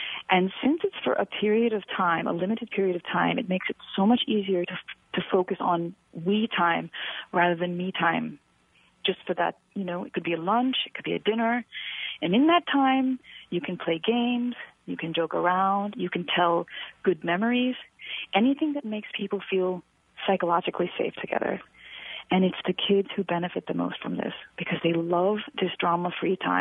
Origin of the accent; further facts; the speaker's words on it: United States; Yeah, because it really affected me as an American, and helped me so much that I really wrote it for Americans.